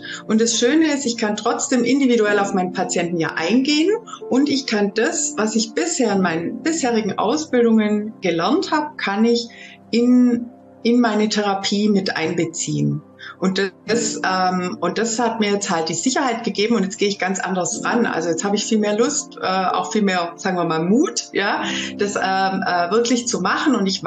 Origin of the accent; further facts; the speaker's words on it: Baden-Württemberg, Germany; Ich bin Heilpraktikerin. Ich komme aus Baden-Württemberg, also aus dem Kreis Heidenheim.